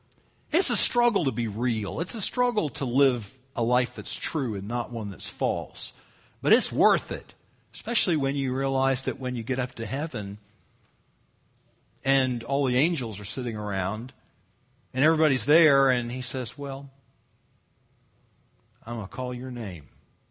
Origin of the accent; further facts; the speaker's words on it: South Carolina, United States; see, I grew up in South Carolina and never really knew anything about Bob Jones.